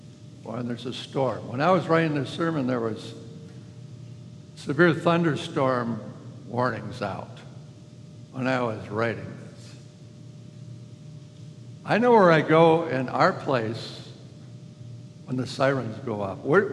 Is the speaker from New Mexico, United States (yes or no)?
no; Minnesota, United States; I grew up in Minnesota, just north of St. Paul, Minneapolis.